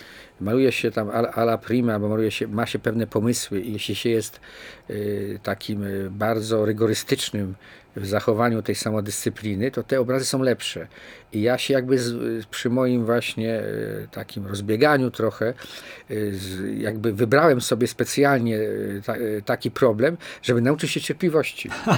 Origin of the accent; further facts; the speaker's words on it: Przemyśl, Subcarpathian Voivodeship, Poland; Ja wychowałem się w Parku Lubomirskim, który wtedy był parkiem zamkniętym.